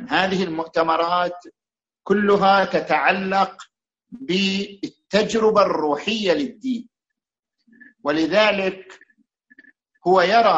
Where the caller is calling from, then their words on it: Netherlands; من هولندا.